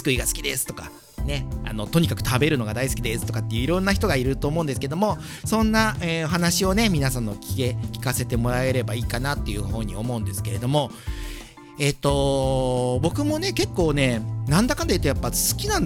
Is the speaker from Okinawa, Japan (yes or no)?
no; Hiratsuka, Kanagawa, Japan; born there; 僕あの神奈川県の平塚市で生まれてるんですけども